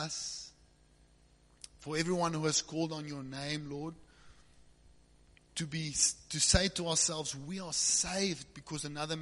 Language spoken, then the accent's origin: English; Cape Town, Western Cape, South Africa; now in Secunda, South Africa; I'm the pastor from Secunda, and I was upgraded to Secunda from Cape Town.